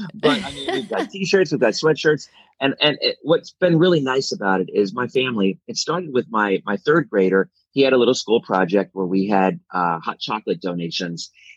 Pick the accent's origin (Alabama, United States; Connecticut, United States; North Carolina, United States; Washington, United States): Washington, United States; Bellevue; also born or lived in Seattle; well, I was born in Seattle. I lived in Bellevue.